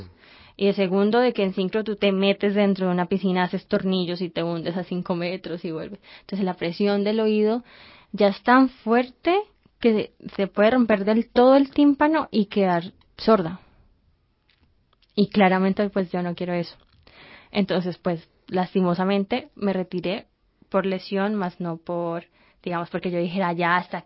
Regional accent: Cali, Valle del Cauca, Colombia; Yo soy caleña, sí

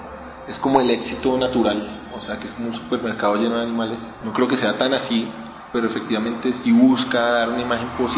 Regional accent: Colombia; Todos somos colombianos.

